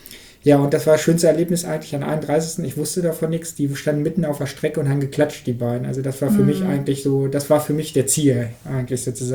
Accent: Harz, Germany; ich möchte eigentlich hier in Harz, denn Harz ist meine Heimat, die Gegend ist so schön

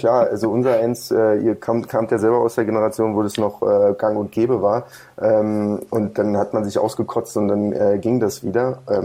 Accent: Brandenburg, Germany; Wir kommen ja immer noch aus Brandenburg.

